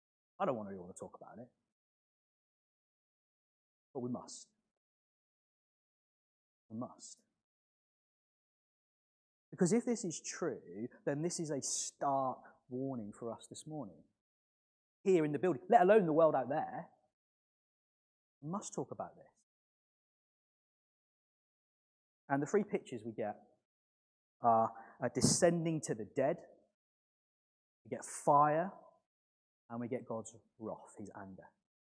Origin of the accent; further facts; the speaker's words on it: Lowestoft, East of England, United Kingdom; ended up living in Lowestoft, my hometown, just a few roads away from me